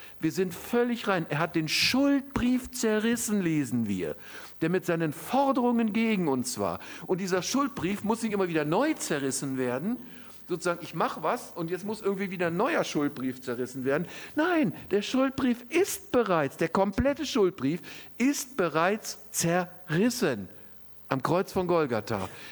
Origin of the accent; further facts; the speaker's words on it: North Rhine-Westphalia, Germany; da merkt man, ich komme aus Nordrhein-Westfalen